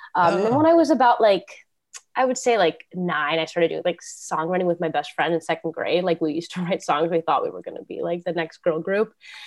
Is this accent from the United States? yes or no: yes; Florida, United States; also born or lived in Cape May, United States; I was born in Jersey, South Jersey in Cape May, but I moved to Florida when I was really little. So I'm a total Florida girl now. I've lived here for pretty much all my life, like for 21, 22 years.